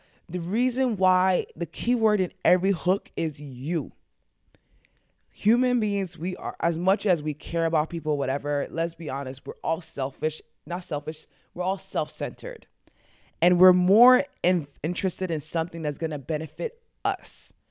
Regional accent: New York, United States; accent: New York; Why did my New York accent just come out?

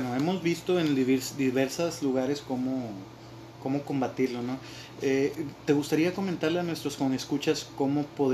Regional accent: Mexico; Pues de nuestra cultura como mexicanos

